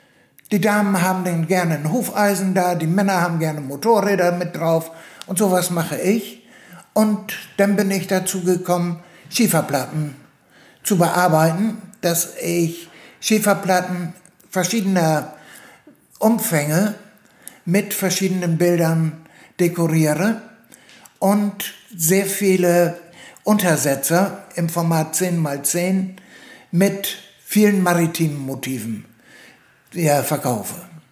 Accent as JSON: {"language": "German", "region": "Lower Saxony", "country": "Germany", "tie": "born or raised there", "said": "Heute bin ich 67 Jahre alt, Pensionär, und aufgewachsen bin ich in Ostfriesland, in einem kleinen Ort bei Leer. In Ostfriesland habe ich auch Wirtschaft studiert"}